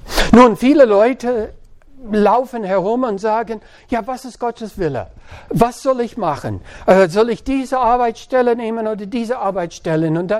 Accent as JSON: {"language": "German", "country": "United States", "second_language": "German", "moved": "yes", "lives_now": "Germany", "said": "ich bin Amerikaner, aber ich wohne die meisten mein Leben über die Hälfte in Deutschland. Das heißt, irgendwo bin ich mitten im Atlantik, Ozean."}